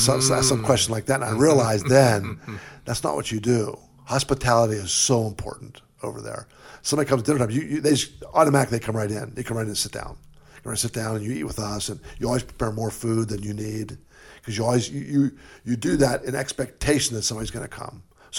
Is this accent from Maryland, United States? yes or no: no; Pennsylvania, United States; born there; I was born in Pennsylvania.